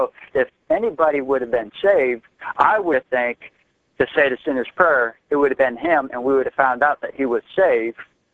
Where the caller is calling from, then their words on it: Florida, United States; Oh, I'm calling from Florida.